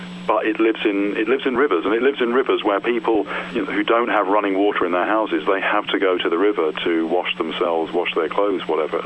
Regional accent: England, United Kingdom; I'm from England. I live in southwest England.

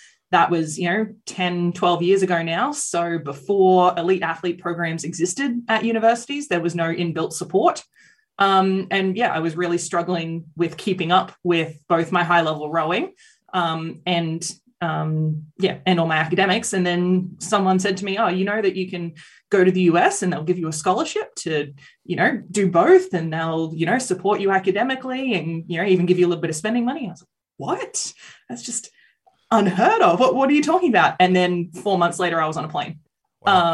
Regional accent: Gold Coast, Queensland, Australia; So I grew up on the Gold Coast

